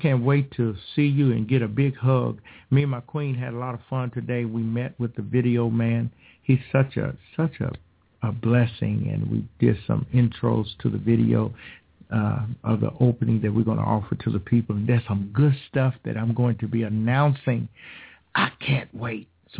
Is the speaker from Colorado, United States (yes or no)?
no; Indiana, United States; also born or lived in Chicago; I'm from Chi-Town. Grew up in Indiana.